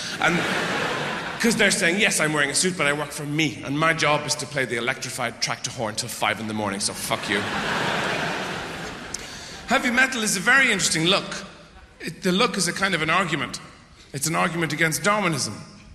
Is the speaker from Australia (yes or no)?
no; Ireland; because I wasn't aware of a class system growing up in Ireland.